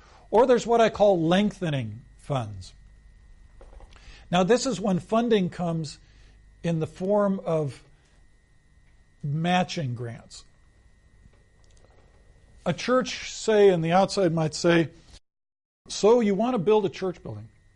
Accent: United States; Now, as an American, this is what can happen.

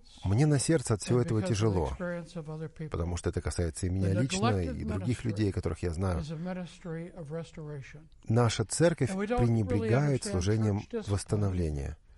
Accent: United States; я из Соединенных Штатов, я живу в Аризоне.

